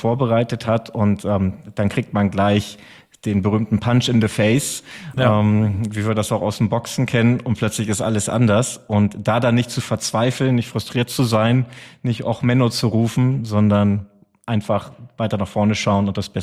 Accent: Bonn, North Rhine-Westphalia, Germany; also born or lived in Norway; Ich bin in der Hauptstadt aufgewachsen, in Bonn damals. Mhm. Und bin also überwiegend im Rheinland zur Schule gegangen, bin aber auch zwischendurch mal in Norwegen eingeschult worden, dann wieder zurück in Bonn.

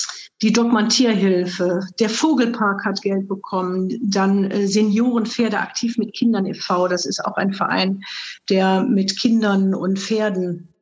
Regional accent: Solingen, North Rhine-Westphalia, Germany; Wir kommen aus Solingen und das ist Solinger Platt.

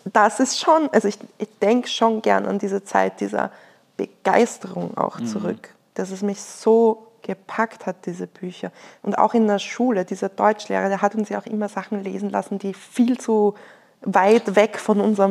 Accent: Lower Austria, Austria; Also weil, wie gesagt, ich bin im Waldviertel aufgewachsen, es gab nicht endlos viel zu tun.

